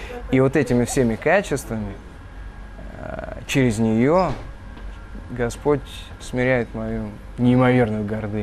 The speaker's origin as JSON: {"language": "Russian", "town": "Penza", "region": "Penza Oblast", "country": "Russia", "said": "У нас просто я из Пензы"}